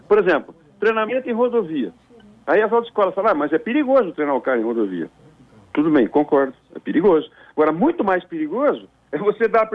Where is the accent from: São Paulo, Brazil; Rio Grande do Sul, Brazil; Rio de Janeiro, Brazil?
São Paulo, Brazil; porque eu sou aqui da região de Ribeirão Preto